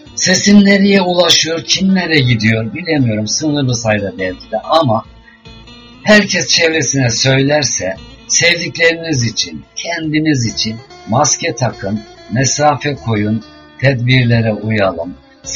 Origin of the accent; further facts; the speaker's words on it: Ankara, Turkey; Biliyorsunuz doğma büyüme Ankaralıyım.